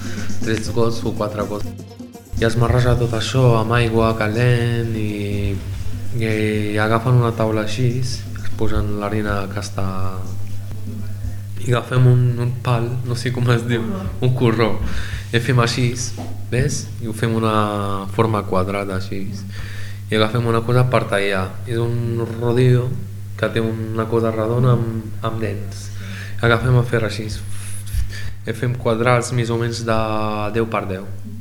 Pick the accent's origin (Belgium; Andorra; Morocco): Morocco; Rabat, Rabat-Salé-Kénitra; now in Spain; bueno, tinc 30 anys, soc del Marroc i soc de la capital, a Rabat.